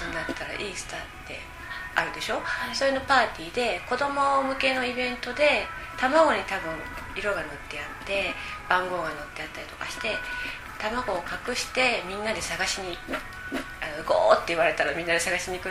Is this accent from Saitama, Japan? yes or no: no; Kitanakagusuku, Okinawa, Japan; also born or lived in Naha; 出身地は沖縄の、生まれたのは那覇市、1969年、2月に生まれたんですけど、